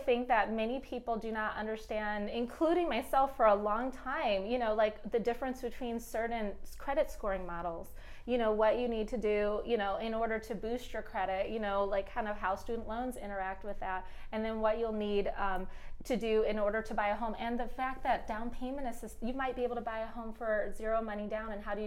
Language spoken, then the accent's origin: English; Detroit, Michigan, United States; And I grew up in Detroit, and in Detroit, you know, we all kind of, I feel like almost everyone I knew owned their homes, and it was really accessible.